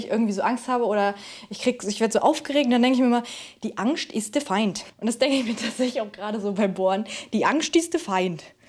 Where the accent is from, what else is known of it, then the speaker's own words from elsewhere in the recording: Bonn, North Rhine-Westphalia, Germany; now in Berlin, Germany; Und dann habe ich alles verkauft in Bonn, in meiner alten Heimat und bin dann nach meinem Bauchgefühl gegangen und bin dann nach Berlin gekommen.